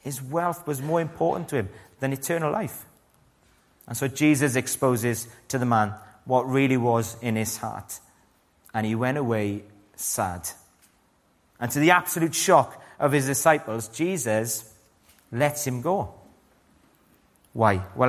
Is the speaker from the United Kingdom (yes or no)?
yes; Wales, United Kingdom; And being Welsh, we're very nosy.